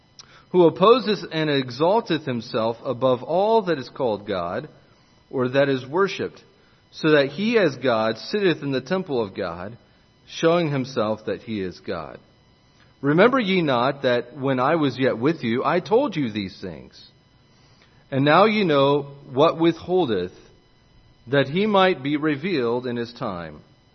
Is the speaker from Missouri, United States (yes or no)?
no; Jacksonville, Florida, United States; And I grew up in Jacksonville, Florida down there.